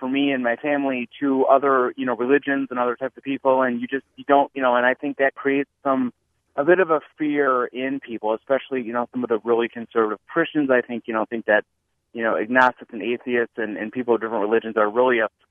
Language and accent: English; Racine, Wisconsin, United States; growing up in Racine, Wisconsin, you know, the only people that I knew, you know, were Catholic and Lutheran.